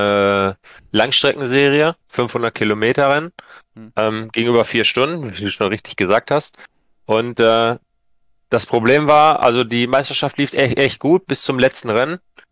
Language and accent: German; North Rhine-Westphalia, Germany; Ich bin aktuell 22 Jahre alt, komme aus dem schönen Sauerland